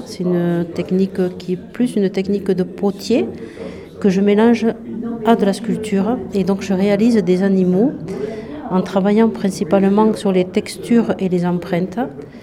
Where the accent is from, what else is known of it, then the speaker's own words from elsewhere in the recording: Puylaurens, Occitanie, France; je viens du Tarn, de Puylaurens.